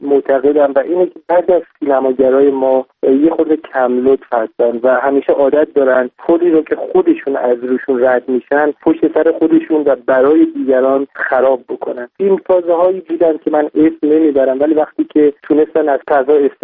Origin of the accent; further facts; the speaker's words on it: Iran; born there; به عنوان کسی که در همین سرزمین به دنیا اومدم،